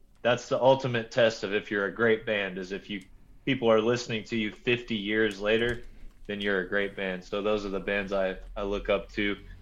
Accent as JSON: {"language": "English", "region": "the South", "country": "United States", "tie": "born or raised there", "said": "Because I grew up in the South and I was always listening to Southern rock and country and classic rock."}